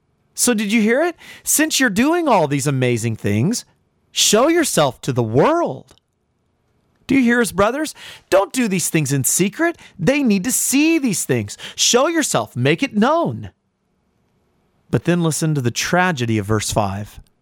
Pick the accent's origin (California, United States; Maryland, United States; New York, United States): California, United States; You know, in my hometown, we've had amazing athletes in California come out of there.